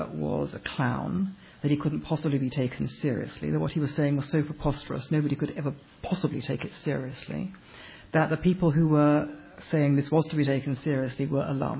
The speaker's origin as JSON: {"language": "English", "country": "United Kingdom", "said": "Now, I was, you know, I'm British"}